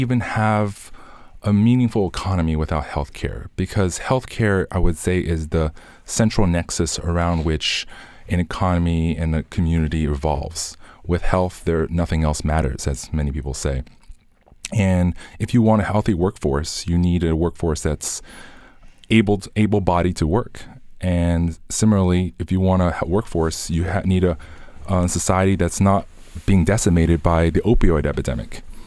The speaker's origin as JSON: {"language": "English", "region": "Pennsylvania", "country": "United States", "tie": "born or raised there", "also_born_or_lived": "China", "said": "Well, I grew up in Cumberland County, elementary, middle, high school. I'm a Chinese immigrant, but I am a product of Pennsylvania public education."}